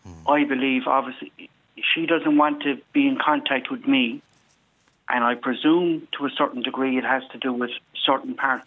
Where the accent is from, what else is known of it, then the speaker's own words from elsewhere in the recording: Munster, Ireland; I was born in Bessborough.